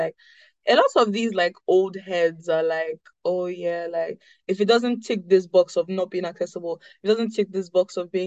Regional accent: United Kingdom; Anyway, I'm British

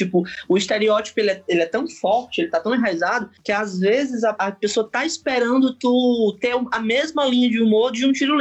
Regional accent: Northeast Region, Brazil; que não parece que eu sou do Nordeste.

